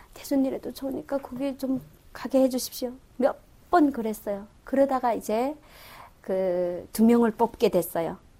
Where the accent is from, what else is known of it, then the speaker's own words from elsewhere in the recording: North Korea; 나도 북한 사람이지만